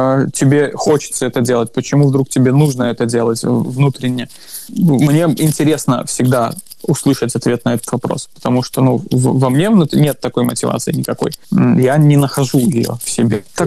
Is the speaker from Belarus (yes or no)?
yes; Belarus; Мы белорусы, мы не русские, мы от России отдельно.